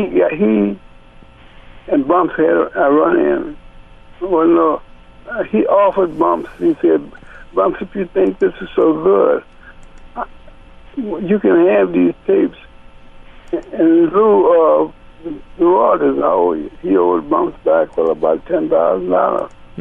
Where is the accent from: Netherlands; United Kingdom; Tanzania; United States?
United States; New Orleans, Louisiana; he thought he knew me because … He knew I was from New Orleans.